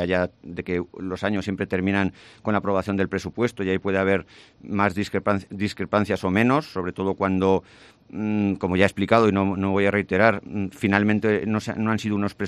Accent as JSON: {"language": "Spanish", "town": "Jaca", "region": "Aragon", "country": "Spain", "said": "todos nos conocemos, somos de Jaca"}